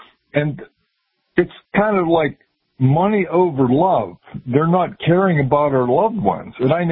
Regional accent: Pennsylvania, United States; I'm from Pennsylvania.

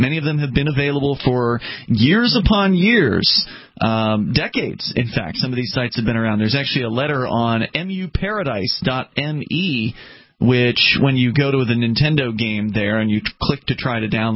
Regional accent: India; now in United States; started MU Paradise 18 years ago because I never got to play many of these amazing retro games while growing up in India

